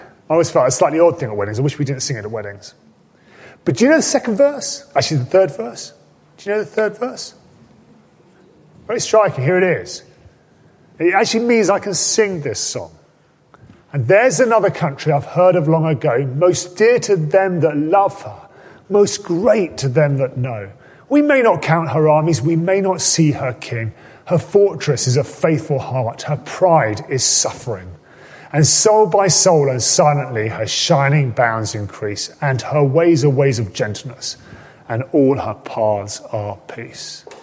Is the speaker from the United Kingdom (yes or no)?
yes; United Kingdom; we can love our country, and I love our country. I love being British. There's nothing greater than standing at Twickenham when we sing